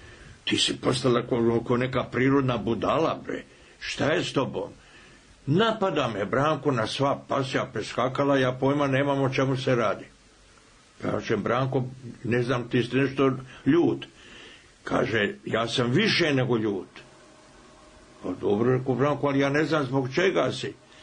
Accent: Sarajevo, Federation of Bosnia and Herzegovina, Bosnia & Herzegovina; born there; rođen sam u Sarajevu, u Hulusinoj ulici, od deo Sarajeva se zove Bistrik

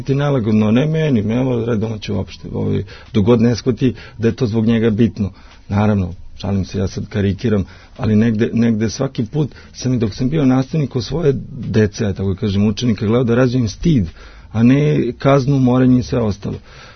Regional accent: Loznica, Mačva District, Serbia; svi imamo selo, iako sam odrastao u Loznici

